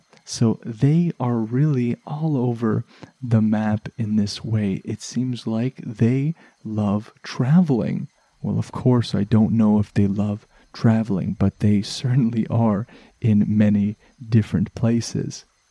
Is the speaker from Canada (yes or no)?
yes; Canada; I know I'm Canadian and I don't say them all quite properly.